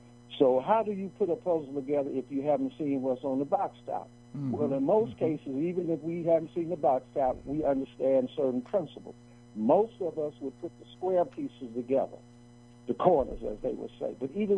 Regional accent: Chicago, Illinois, United States; And then back in the day when I was growing up in Chicago and black was not popular

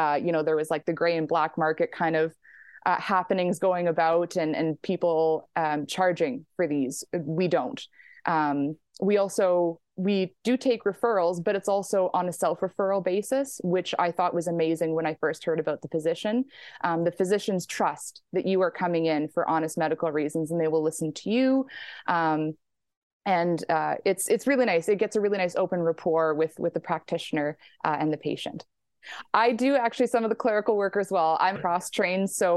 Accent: Dauphin, Manitoba, Canada; now in Winnipeg, Canada; I am originally from Dauphin. I am now living in Winnipeg right now with my husband and our little daughter.

